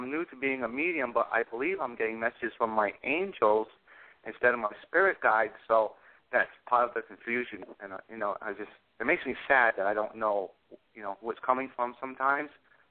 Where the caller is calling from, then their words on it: Massachusetts, United States; I'm calling from Massachusetts.